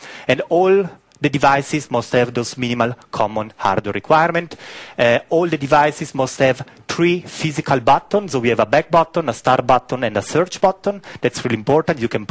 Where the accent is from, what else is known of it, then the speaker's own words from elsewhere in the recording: Ticino, Switzerland; I'm coming from Ticino, so in Italian, big family, as always.